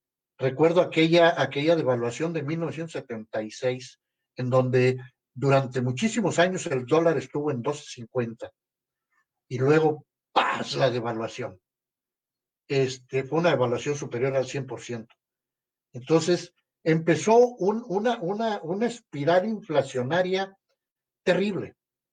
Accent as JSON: {"language": "Spanish", "country": "Mexico", "said": "Porque somos mexicanos, porque estamos en México"}